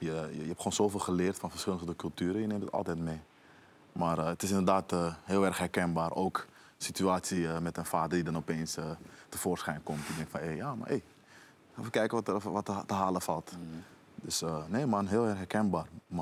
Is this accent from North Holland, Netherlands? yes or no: yes; Amsterdam, North Holland, Netherlands; Ja, ik kom origineel van Krijnest, dat is Amsterdam Zuidoost.